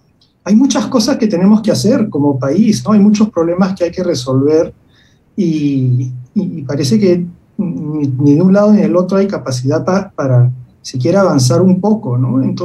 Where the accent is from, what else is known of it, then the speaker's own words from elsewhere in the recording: Peru; también es nuestra memoria colectiva como peruanos